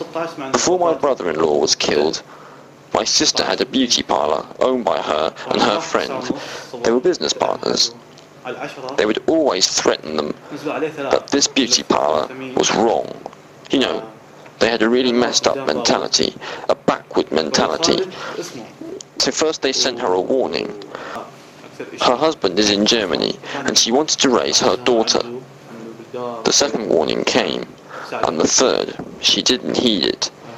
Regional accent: Iraq; But you know, we are the original Iraqis. We are from Iraq."

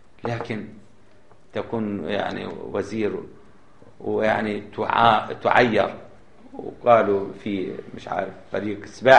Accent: Jordan; لماذا عندنا في الأردن إنه كل الموظفين الآن جملة واحدة بما فيهم أستاذ الجامعة لا تجد واحد يكفيه مرتبه؟

